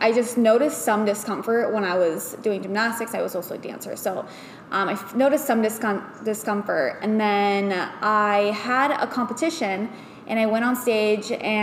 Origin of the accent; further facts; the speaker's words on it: San Francisco, California, United States; also born or lived in Arizona; So I was born in Arizona, but I basically have been back and forth from here in San Francisco my whole life.